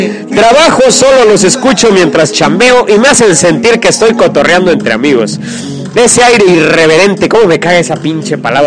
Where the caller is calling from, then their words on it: Hermosillo, Sonora, Mexico; escuchar desde Hermosillo. Es bien hermoso allá en Hermosillo, es Hermosillo, Hermosillo. Y sí, somos algunos sonorenses que los escuchamos